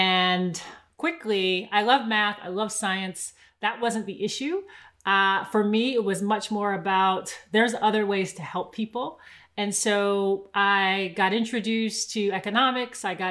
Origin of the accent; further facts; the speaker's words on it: New York, United States; I'm from Strong Island. Other people might know that as Long Island, outside of New York City.